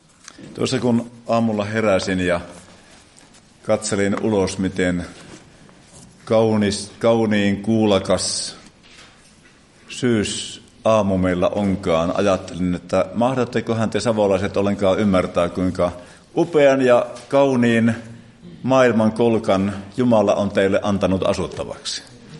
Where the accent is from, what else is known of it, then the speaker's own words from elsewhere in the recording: Kalajoki, North Ostrobothnia, Finland; born there; tulin tänne Kalajoelta, Kalajoen Rautiosta. Se on syntymäkyläni, ja siellä aina vietämme osan vuotta.